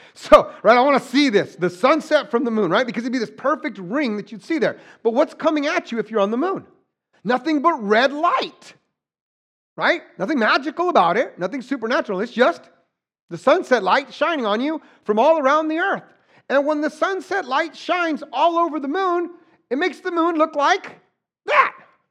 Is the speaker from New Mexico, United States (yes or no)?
yes; New Mexico, United States; So I'm from New Mexico. There's mountains. The sunsets are rugged.